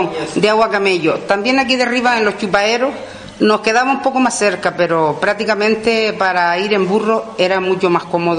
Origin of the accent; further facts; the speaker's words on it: Cofete, Canary Islands, Spain; Sí, nosotros nacimos aquí en Cofete.